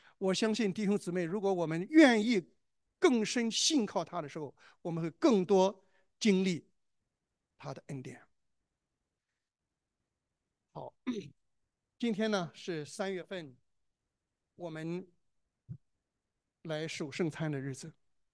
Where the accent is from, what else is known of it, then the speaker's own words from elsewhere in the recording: China; 这个观念就传到了我们中国人里面，我们中国人就开始贴对联，所以对联没有其他颜色，一定是红的。